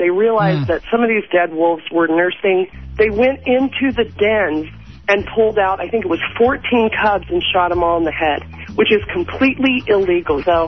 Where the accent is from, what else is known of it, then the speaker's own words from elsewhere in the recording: Homer, Alaska, United States; I was born and raised in Homer, Alaska. I just wanted to get out of there.